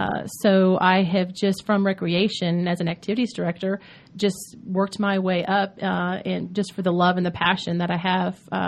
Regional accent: Atlanta, Georgia, United States; I grew up here in the Atlanta area.

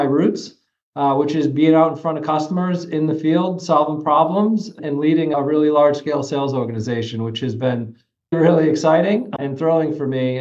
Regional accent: Northeast, United States; So you might tell from my accent, I'm from the Northeast.

